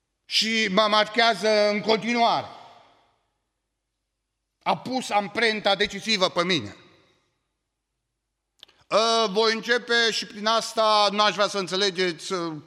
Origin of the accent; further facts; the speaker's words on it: Romania; Eu sunt român.